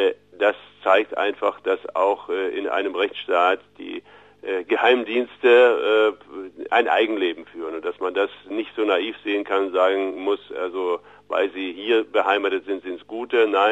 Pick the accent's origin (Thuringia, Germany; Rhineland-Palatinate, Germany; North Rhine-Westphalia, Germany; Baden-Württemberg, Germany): Thuringia, Germany; Erfurt; Das hört man ja auch gerne als Erfurter.